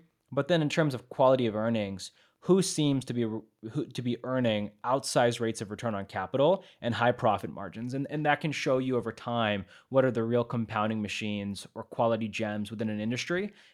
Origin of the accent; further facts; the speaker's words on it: California, United States; I'm from the Silicon Valley. You know, I grew up in a suburb. I'm here in a suburb right now near the Silicon Valley.